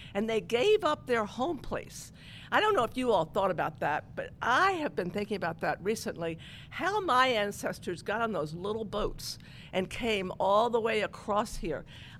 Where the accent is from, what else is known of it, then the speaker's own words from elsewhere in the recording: Maryland, United States; I grew up in Maryland, and so I'm one of your adopted, whatever I am, children.